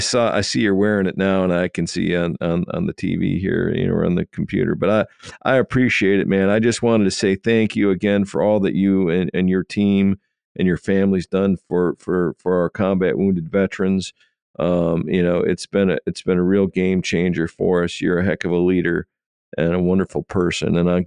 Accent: Wisconsin, United States; Even though I'm from Wisconsin, I'm a Yankee, and I could slap some Northwoods on you so quick, make your head spin.

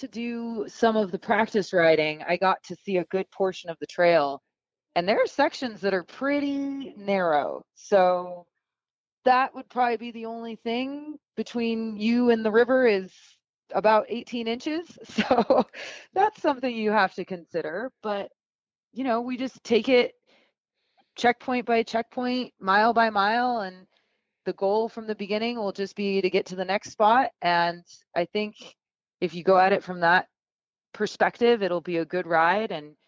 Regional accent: Sacramento, California, United States; Growing up in Sacramento

